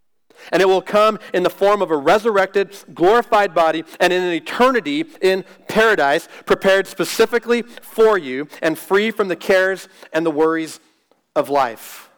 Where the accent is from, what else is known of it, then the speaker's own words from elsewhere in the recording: United States; Because I know all the rights afforded to me as an American only pertain here, in this country.